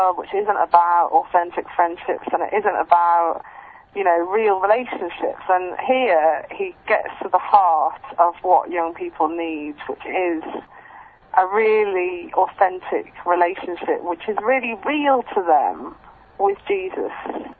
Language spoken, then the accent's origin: English; England, United Kingdom; I'm 25 and I'm from England.